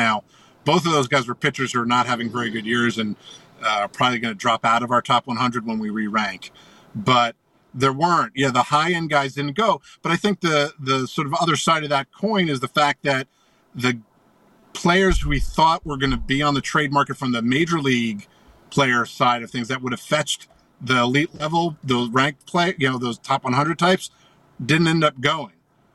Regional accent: Northeast, United States; I mean, I grew up in the Northeast since Doc Gooden.

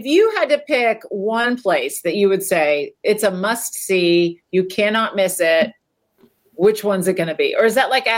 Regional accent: Florida, United States; I grew up not too far from Georgia. I grew up in Florida. So seafood is very important to me.

